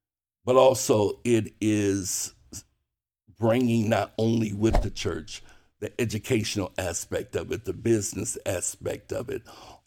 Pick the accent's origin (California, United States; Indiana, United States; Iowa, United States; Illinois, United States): Indiana, United States; Fort Wayne; And I love Fort Wayne. I grew up here in Fort Wayne.